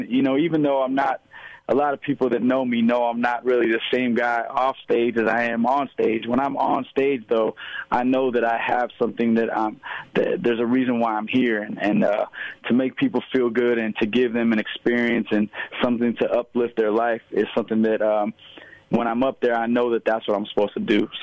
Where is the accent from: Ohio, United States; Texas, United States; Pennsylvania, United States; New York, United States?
New York, United States; New York City; also born or lived in Montana; I was born in Montana, and my whole family's from there, but we were out in New York City from the beginning of my life